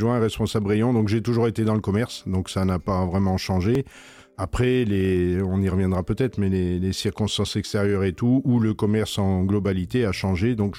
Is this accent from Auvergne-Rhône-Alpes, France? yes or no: yes; Lyon, Auvergne-Rhône-Alpes, France; j'ai commencé après un bac horticole et un BTS de gestion horticole à Lyon, ma région d'origine